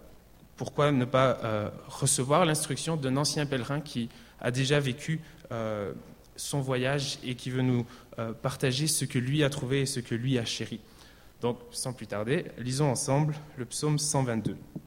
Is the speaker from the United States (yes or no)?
yes; United States; je parle français avec des petits anglicismes, vous voyez. Je viens des États-Unis, alors j'ai perdu mon français.